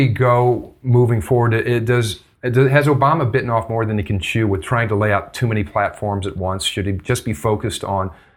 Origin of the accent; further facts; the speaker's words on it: Ohio, United States; You know, growing up in Ohio, of course, you know, I went to the New York Times, as many of us did in our neighborhood.